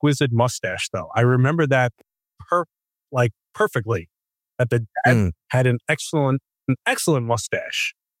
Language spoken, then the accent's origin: English; New York City, New York, United States; No, I grew up in New York City. They don't tell us all that stuff.